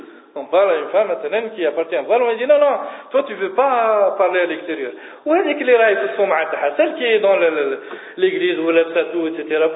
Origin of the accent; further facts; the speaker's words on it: Algeria; quand elle est rentrée en 1832, chez nous, en Algérie, la majorité des femmes portaient le haïk